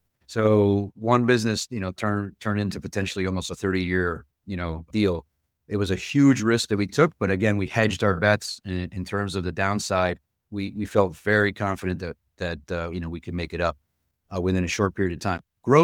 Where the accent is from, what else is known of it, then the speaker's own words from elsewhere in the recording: Miami, Florida, United States; again, we come from the same place. We come from Miami. We knew his family. He knew our family.